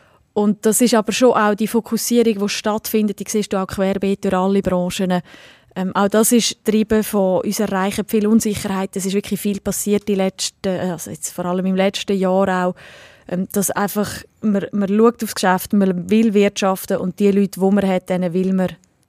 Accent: Switzerland; Schauen wir dann auch bei uns in der Schweiz selber, ist das schon so.

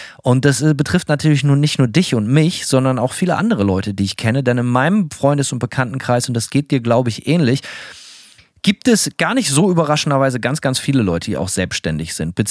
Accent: Bremen, Germany; bei uns in Bremen

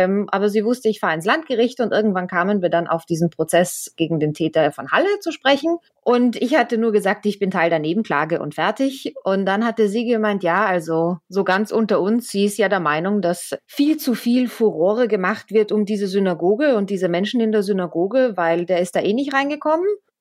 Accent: Austria; ich komme selbst ja aus Österreich

